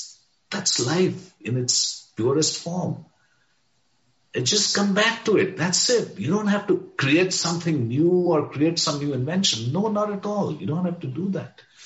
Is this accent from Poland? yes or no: no; Jammu and Kashmir, India; born there; English is a second language; It wasn't really. I was born in Kashmir, but we grew up with English.